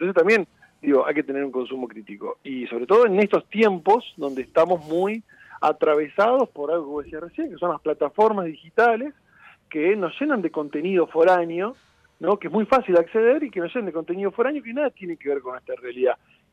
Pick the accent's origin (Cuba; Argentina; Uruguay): Argentina; lo que habla es lo que somos como argentinos